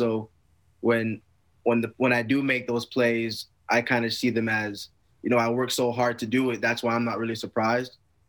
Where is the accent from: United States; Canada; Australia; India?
Canada; Brampton, Ontario; we knew each other growing up in Brampton with some other friends down there.